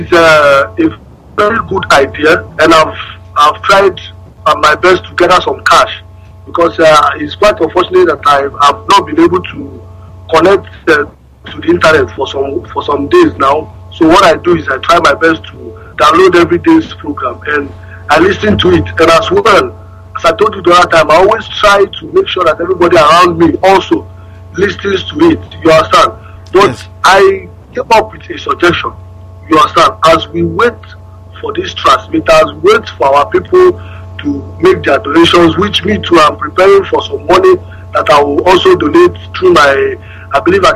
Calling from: Awka, Anambra, Nigeria; Today I was calling from Anambra State, Oka to be precise.

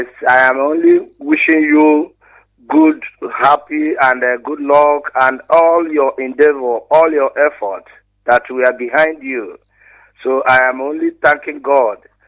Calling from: Stuttgart, Baden-Württemberg, Germany; I'm calling from Stuttgart, Germany.

